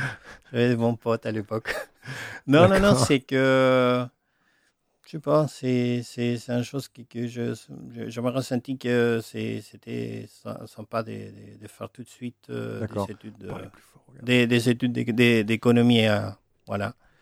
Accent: Santiago, Santiago Metropolitan Region, Chile; French is a second language; Non, je suis né en Santiago, toute ma vie à Santiago, voilà.

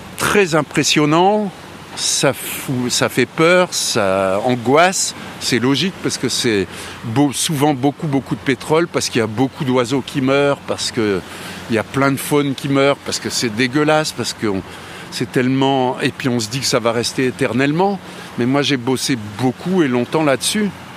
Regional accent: Brest, Brittany, France; je suis né à Brest et j'ai jamais eu envie de me barrer en fait.

